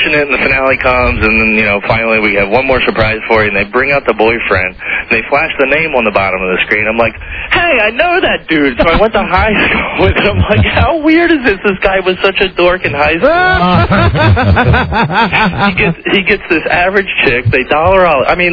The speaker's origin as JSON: {"language": "English", "town": "Baltimore", "region": "Maryland", "country": "United States", "said": "I'm from Baltimore."}